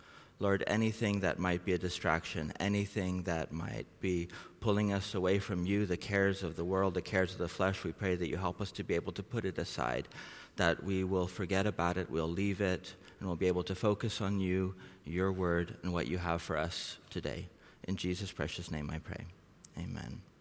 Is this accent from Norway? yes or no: yes; Norway; now in Thailand; Anyway, so I'm originally from Norway, but don't ask me a whole lot about Norway, please. Thailand, I'll be a bit more familiar with that.